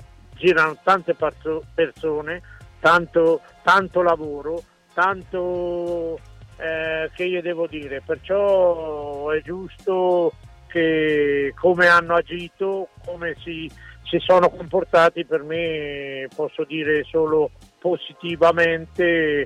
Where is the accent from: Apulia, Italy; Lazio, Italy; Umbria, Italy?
Umbria, Italy; Gubbio; io sono di Gubbio e sono nato a Gubbio